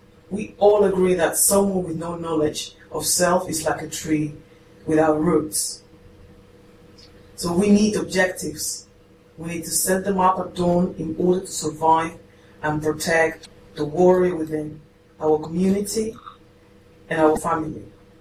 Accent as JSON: {"language": "English", "country": "Spain", "tie": "born or raised there", "second_language": "English", "moved": "as an adult", "said": "I'm a modern foreign language teacher. I was raised in Spain. I was trained in Spain, and I came to this country just with the idea of improving my English."}